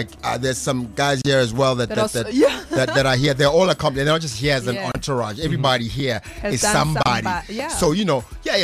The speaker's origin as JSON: {"language": "English", "town": "Pretoria", "region": "Gauteng", "country": "South Africa", "said": "because I'm from Pretoria, right, and we like to match."}